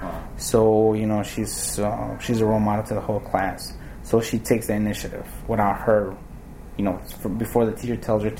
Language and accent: English; Chicago, Illinois, United States; I grew up in Chicago here. So that's why I came back. I was in California.